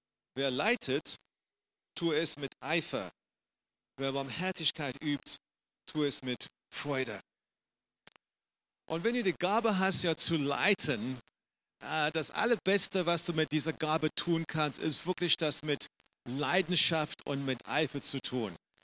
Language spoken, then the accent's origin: German; South Africa; German is a second language; now in Dresden, Germany; Ich komme ursprünglich aus Südafrika, bin jetzt mittlerweile 20 Jahre in Dresden und leite dort die Jesus-Gemeinde.